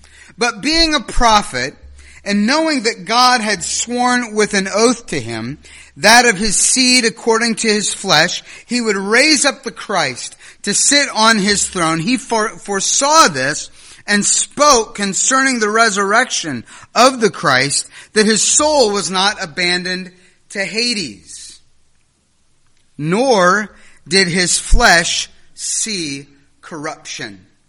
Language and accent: English; Ohio, United States; I mean, you know, I grew up in Ohio.